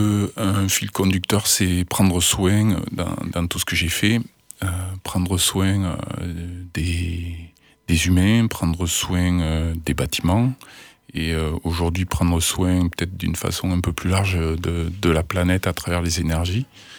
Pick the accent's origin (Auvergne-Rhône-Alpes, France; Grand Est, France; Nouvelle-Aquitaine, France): Nouvelle-Aquitaine, France; born there; Et je suis arrivé dans la région de Cap-de-Nac, moi, au début, avec mon père qui a trouvé un boulot là-bas. Mais sinon, je suis né en Charente-Maritime. Et donc, Villefranche, oui, j'y ai passé quelques années, puisque j'ai fait mon lycée au public.